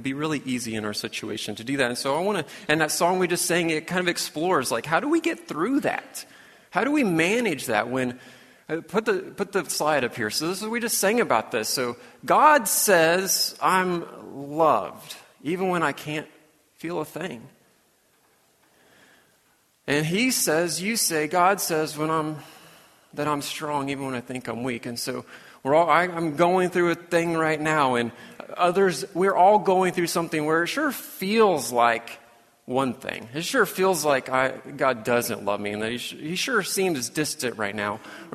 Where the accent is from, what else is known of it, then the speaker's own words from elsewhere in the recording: St. Joseph, Missouri, United States; I'm from St. Joseph, Missouri